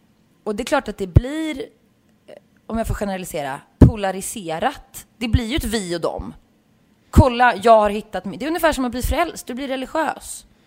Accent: Uddevalla, Västra Götaland County, Sweden; och jag är från Uddevalla liksom, jag åker tillbaka dit ganska ofta, det har inte förändrats.

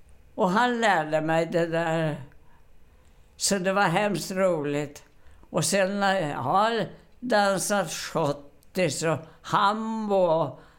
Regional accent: Upplands Väsby, Stockholm County, Sweden; born or raised there; also born or lived in Örnsköldsvik

